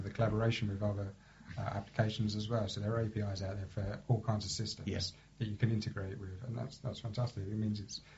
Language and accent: English; Maidstone, South East England, United Kingdom; I'm from Maidstone anyway